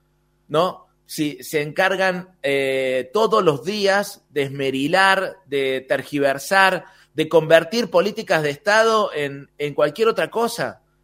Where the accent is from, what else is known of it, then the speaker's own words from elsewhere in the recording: Córdoba, Argentina; Lo digo yo como peronista cordobés